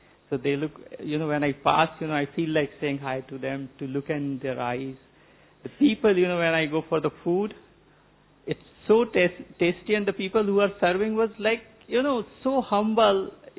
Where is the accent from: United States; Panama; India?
India; Pune, Maharashtra; I came from Pune.